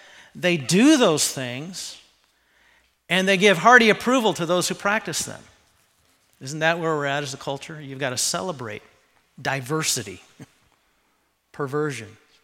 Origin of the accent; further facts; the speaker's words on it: Yakima, Washington, United States; I was born and raised in Central Washington in the West Valley School District of Yakima.